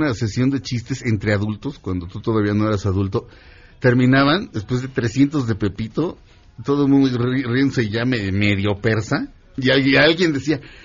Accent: Mexico City, Mexico; yo soy mexicano, yo vivo en la Ciudad de México

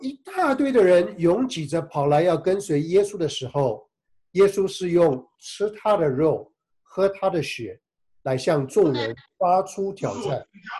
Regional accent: China; 那我们中国人常说民以食为天

